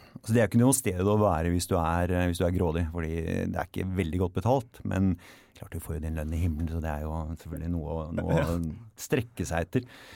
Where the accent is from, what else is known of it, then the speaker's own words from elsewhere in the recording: Oslo, Norway; born there; Ja, jeg er født i Oslo, er snart 55 år gammel.